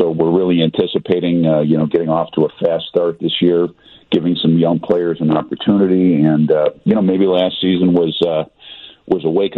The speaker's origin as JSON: {"language": "English", "town": "Edison Park", "region": "Illinois", "country": "United States", "tie": "born or raised there", "said": "Growing up in Edison Park was nothing short of idyllic. Going to St. Juliana, graduating from St. Juliana, still going to Mass on a pretty regular basis there is very important to me"}